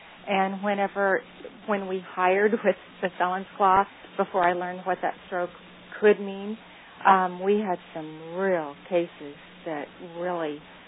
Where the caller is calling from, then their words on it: Illinois, United States; from Illinois.